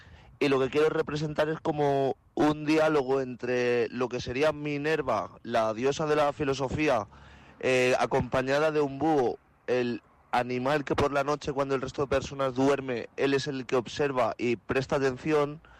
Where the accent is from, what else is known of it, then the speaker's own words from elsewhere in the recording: Barcelona, Catalonia, Spain; soy de Barcelona y soy un tipo así un poco flipado al que le gusta pintar